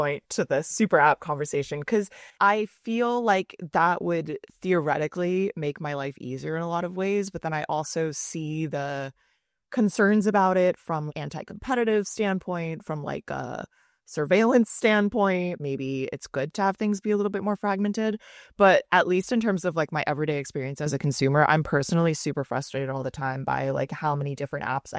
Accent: Miami, Florida, United States; I remember using it a lot in like high school because as I grew up in Miami

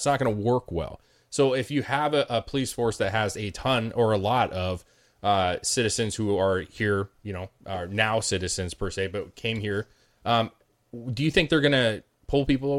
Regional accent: Mexico; no, I'm Mexican first, bro. You know, I'm from Mexico yeah. first.

